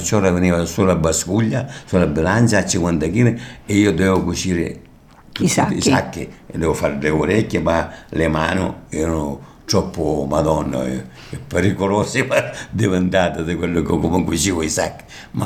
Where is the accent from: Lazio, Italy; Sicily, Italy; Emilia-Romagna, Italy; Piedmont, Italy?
Sicily, Italy; è stata una cosa terribile quando è stata l'invasione sulla Sicilia. I tedeschi venivano a mio paese